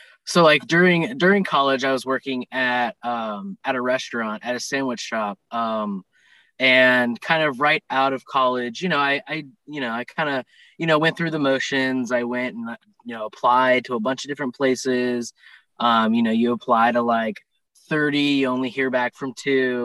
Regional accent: Marietta, Ohio, United States; No, I'm not originally from Cincinnati. I'm sort of kind of like a transplant, I guess you could say. You know, I grew up in a small town called Marietta, Ohio.

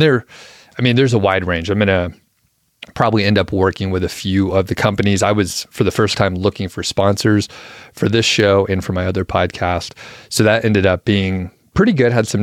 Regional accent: Atlanta, Georgia, United States; I'm also from Atlanta, so I got to visit with some family, and it's just a blast.

